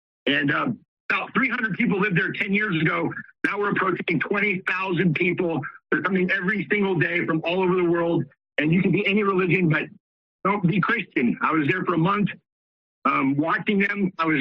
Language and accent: English; Denver, Colorado, United States; I'm from Denver, Colorado.